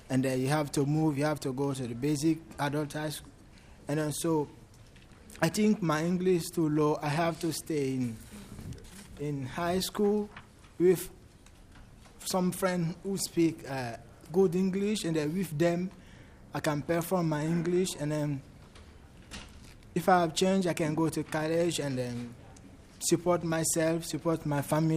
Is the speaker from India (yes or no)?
no; Liberia; English is a second language; also born or lived in Guinea; now in United States; I'm from Liberia. And because of war there, I never built school. But my family moved to Guinea. It's another country in West Africa. And I went to school there, but in French.